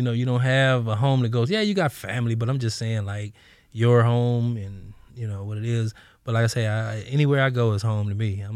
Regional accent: Los Angeles, California, United States; I grew up in South Central, like 77th and Compton Avenue.

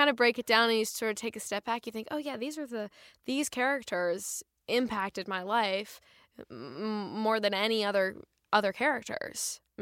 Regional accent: Chicago, Illinois, United States; I'm from Chicago, and I got involved in doing print work and commercials in Chicago kind of as a hobby

